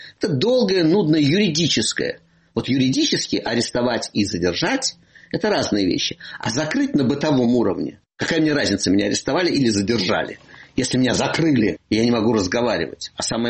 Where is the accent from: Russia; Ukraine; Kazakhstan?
Russia; Moscow; moved away; Я москвич. У меня есть свои маршруты, которые успокаивают мою расшатанную нервную систему.